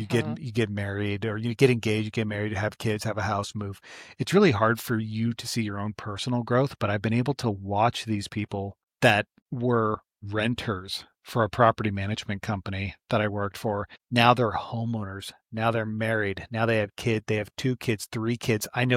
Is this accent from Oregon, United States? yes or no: yes; Astoria, Oregon, United States; Listen, it's like, I'm from Astoria. It's like, I'm just here on vacation.